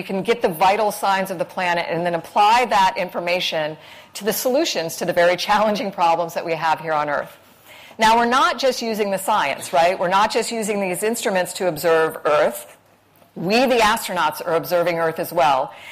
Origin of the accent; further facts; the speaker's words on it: Florida, United States; I grew up in Florida, I told you.